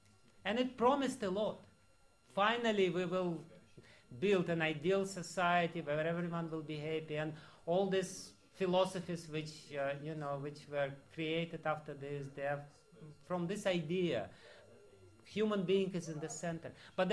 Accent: Russia; You know, I'm coming from Russia.

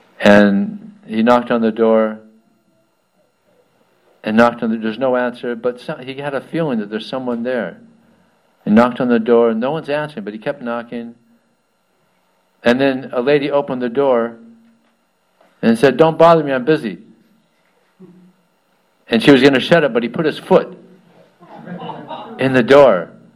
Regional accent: Colombia; I'm from Colombia, so he took that.

